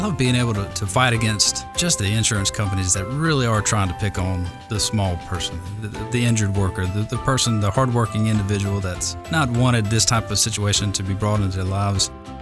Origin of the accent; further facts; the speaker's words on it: Albany, Georgia, United States; I grew up in Albany, Georgia, which is South Georgia. You know, growing up in Georgia was great.